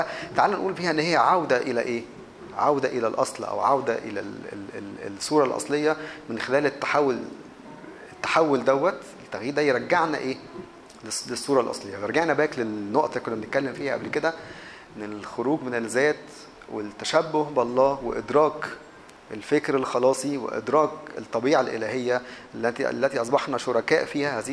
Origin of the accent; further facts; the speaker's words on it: Egypt; عندنا في مصر في وكالة البلح الخردة دي.